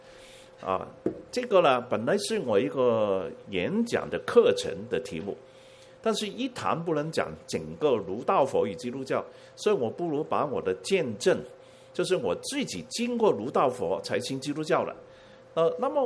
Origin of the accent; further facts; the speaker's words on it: Hong Kong; 就从国内来到香港啊，跑到香港，父母都是高等的知识分子。在香港呢，我住的家上到那个阳台啊，小的时候6岁的时候放风筝，